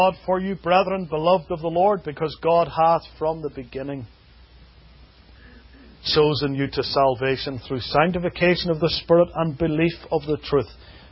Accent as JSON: {"language": "English", "country": "United Kingdom", "said": "Now, obviously, I come from the United Kingdom, and in the UK there are lots and lots of old things."}